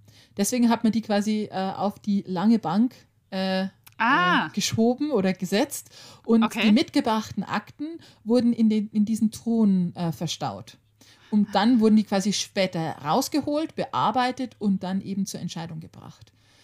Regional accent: Regensburg, Bavaria, Germany; also eine Knackwurst ist bei uns in Regensburg, Regensburger, überall anders, nur wir sind Knacker dazu.

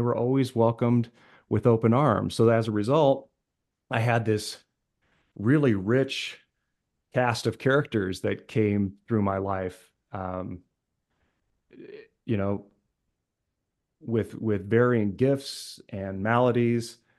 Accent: Omaha, Nebraska, United States; I'm from Omaha. I don't know how many listeners are familiar with Omaha, but yeah, you know, Omaha right there in the middle of America

